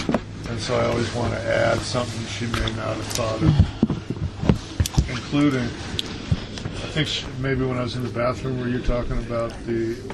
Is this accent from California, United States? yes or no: yes; California, United States; because I grew up in the Bay Area in the 1960s